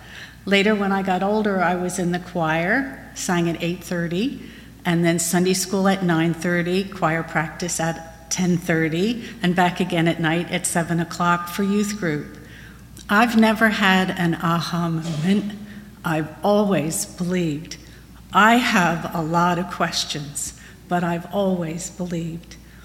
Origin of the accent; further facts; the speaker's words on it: Philadelphia, Pennsylvania, United States; I'm from Philadelphia, where I was a member of the Memorial Presbyterian Church of Fox Chase.